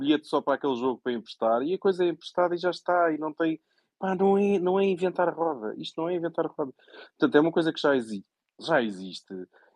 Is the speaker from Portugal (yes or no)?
yes; Lisbon, Portugal